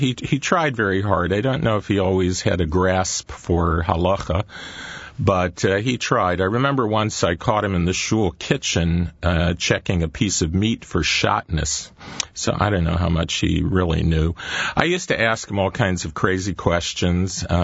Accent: Oklahoma, United States; And it was kind of interesting growing up in Oklahoma. There are a lot of Indians there.

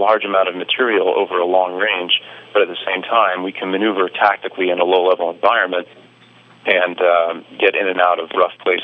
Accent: Dallas, Texas, United States; I grew up in Dallas, Texas, a great place to live.

